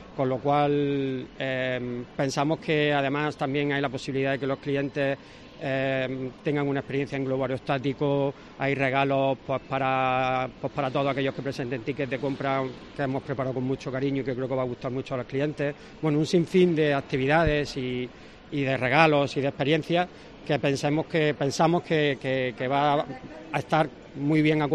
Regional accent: Roquetas de Mar, Andalusia, Spain; en mi ciudad natal, en Almería, concretamente en Roquetas de Mar.

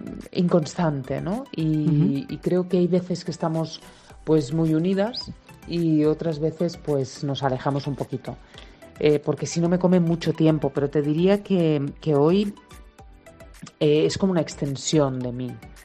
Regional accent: Barcelona, Catalonia, Spain; yo ya sabes que soy de Barcelona.

